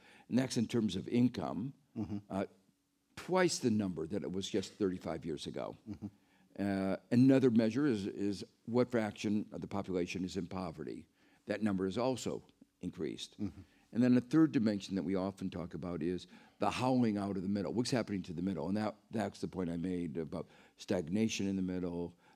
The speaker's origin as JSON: {"language": "English", "town": "Gary", "region": "Indiana", "country": "United States", "tie": "born or raised there", "said": "I talk about growing up in Gary, Indiana, which is a steel town in the southern tip of Lake Michigan. It was an iconic industrial town."}